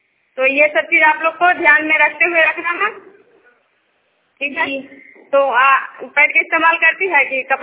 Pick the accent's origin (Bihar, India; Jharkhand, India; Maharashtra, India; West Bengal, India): Bihar, India; Vishnupur